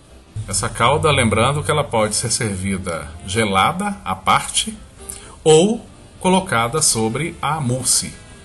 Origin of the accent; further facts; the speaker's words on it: Sete Lagoas, Minas Gerais, Brazil; eu presto uma homenagem à minha terra querida, Sete Lagoas, Minas Gerais